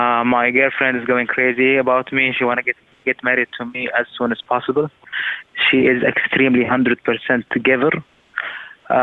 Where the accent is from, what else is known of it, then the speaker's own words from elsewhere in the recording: Saudi Arabia; I am from Saudi Arabia.